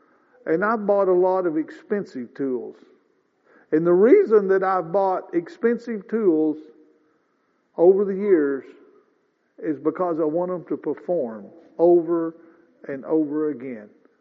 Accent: Missouri, United States; they found out that I came from Missouri, and because I wouldn't just immediately do exactly what they said on something, they called me a hard-headed Missourian.

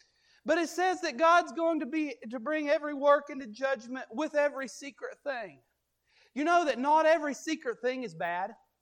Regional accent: Kentucky, United States; I'm from Central Kentucky.

